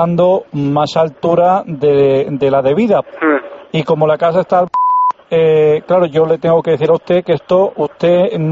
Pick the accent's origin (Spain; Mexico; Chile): Spain; Extremadura; yo no soy gallego, yo estoy trabajando aquí en el ayuntamiento, yo soy de Extremadura y estoy muy solo.